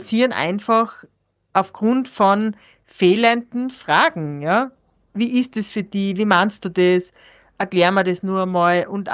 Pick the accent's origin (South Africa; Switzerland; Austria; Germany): Austria; born there; Ich bin in Österreich geboren, ich bin nicht von Armut betroffen gewesen als Kind. Ich habe bildungstechnisch alle Möglichkeiten gehabt.